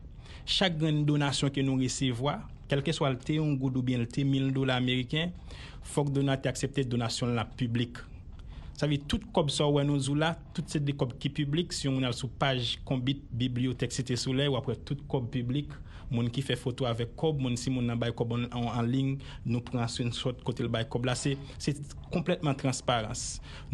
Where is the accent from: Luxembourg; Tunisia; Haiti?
Haiti; parce qu'on est pays d'Haïti